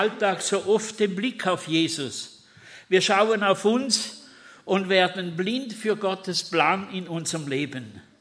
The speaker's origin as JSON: {"language": "German", "town": "Bischofszell", "region": "Thurgau", "country": "Switzerland", "tie": "born or raised there", "said": "Bischofszell ist der Ort, wo ich aufgewachsen bin. Und ich kenne den sehr gut."}